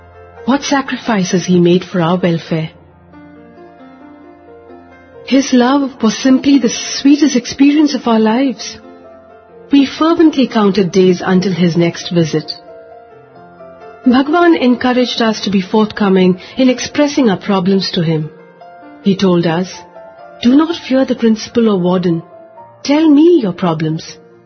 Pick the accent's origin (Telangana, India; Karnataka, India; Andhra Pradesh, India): Andhra Pradesh, India; Kadapa; now in Chennai, India; I hail from Kadapa in Andhra Pradesh. Currently, I live in the city of Chennai in Tamil Nadu.